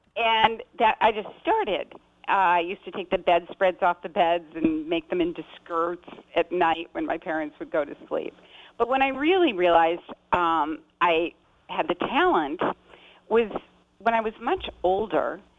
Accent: Chicago, Illinois, United States; so I'm from the Midwest, and I feel that's the center of the United States

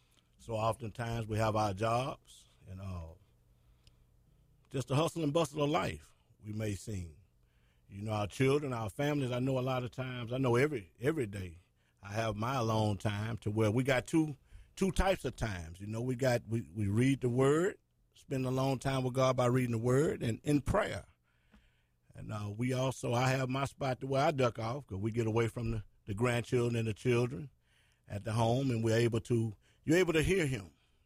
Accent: Alexandria, Louisiana, United States; We're from Alexandria, Louisiana, and we attend Wooddale Baptist Church.

